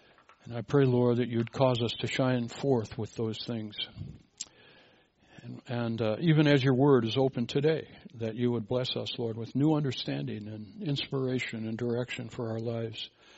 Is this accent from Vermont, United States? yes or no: no; Minneapolis, Minnesota, United States; I suppose Minneapolis might be a close second, my hometown, the city of lakes, all these beautiful trails around the lakes.